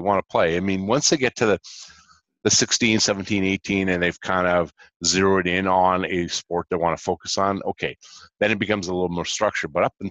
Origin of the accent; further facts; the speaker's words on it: Montreal, Quebec, Canada; growing up in Montreal, hockey was big for us.